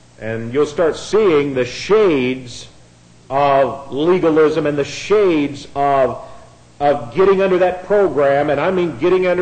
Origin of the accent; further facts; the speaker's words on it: Indiana, United States; I'm from Indiana where the air is thick, and from North Carolina, the air is thick here too.